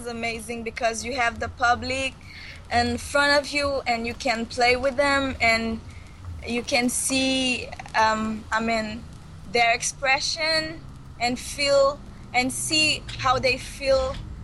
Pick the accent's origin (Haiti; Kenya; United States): Haiti; I am from Haiti, and I live there.